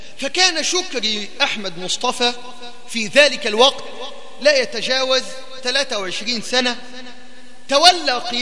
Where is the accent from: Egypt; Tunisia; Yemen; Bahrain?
Egypt; بلدنا مصر